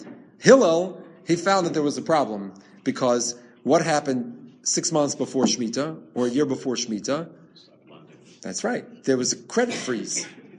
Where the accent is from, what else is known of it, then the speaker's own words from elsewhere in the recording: Baltimore, Maryland, United States; Growing up in Baltimore, there was a family.